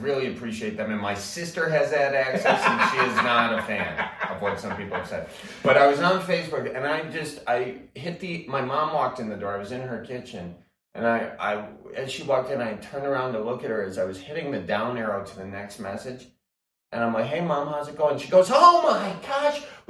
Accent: Midwest, United States; I think this growing up in a big family, this growing up in the Midwest, it's what can I do you for

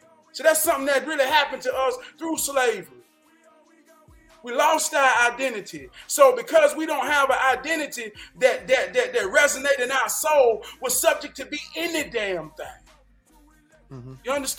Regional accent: United States; We black men. We have black families, right? But as they go out, now we are citizens. We are American.

